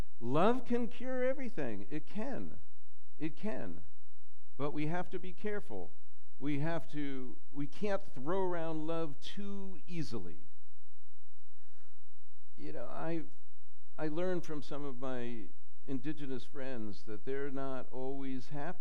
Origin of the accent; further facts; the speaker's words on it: New York, United States; I grew up in New York. It's embarrassing to say that I never was in Philadelphia.